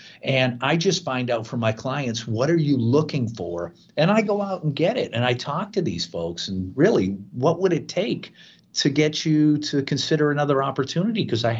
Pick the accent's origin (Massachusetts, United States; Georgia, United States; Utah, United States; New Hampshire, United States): Massachusetts, United States; Tewksbury; I grew up in Tewksbury, Massachusetts, northeast of Boston, and, you know, kind of a blue collar town.